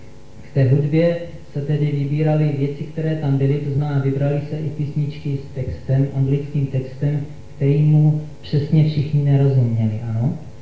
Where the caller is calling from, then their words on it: Brno, South Moravian Region, Czechia